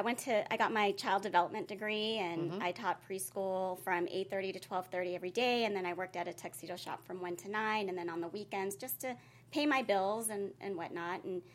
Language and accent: English; Philippines; moved away; I'm from the Philippines, and mm-hmm. When we moved out here, we really didn't have much